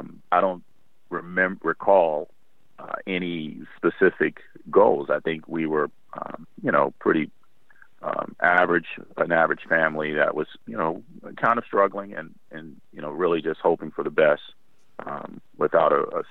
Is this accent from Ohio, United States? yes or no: no; Washington, D.C., District of Columbia, United States; born there; Well, I was born in the Washington, D.C. metropolitan area.